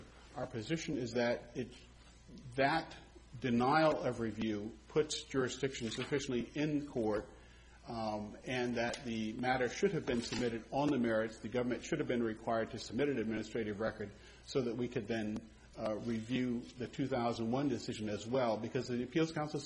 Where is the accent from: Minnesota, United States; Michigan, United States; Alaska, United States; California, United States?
Alaska, United States; Fairbanks; appearing for Adriana Reed Goss. I'm from Fairbanks.